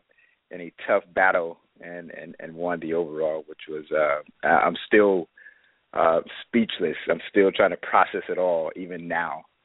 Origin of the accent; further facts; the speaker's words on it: Augusta, Georgia, United States; I am a DFAC pro as well, newly DFAC pro as a result of the Miami World Finals. I am from Augusta, Georgia. I'm currently stationed here at Fort Gordon, Georgia.